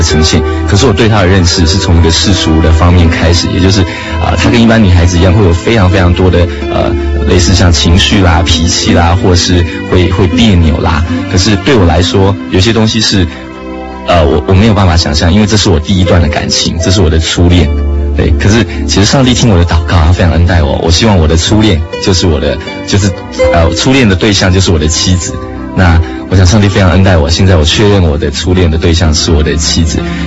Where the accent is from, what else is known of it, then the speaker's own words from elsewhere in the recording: Taipei, Taiwan; 我是台北人，土生土长的台北人